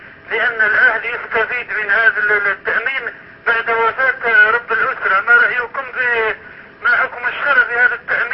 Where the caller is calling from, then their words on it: Algeria; أنا من الجزائر، أتكلم من الجزائر، عندي سؤال عن فتوى دينية